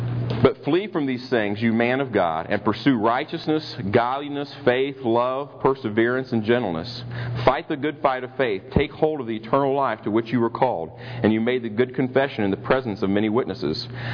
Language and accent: English; Kentucky, United States; Actually, I'm from Kentucky, so nothing can come out good out of Illinois.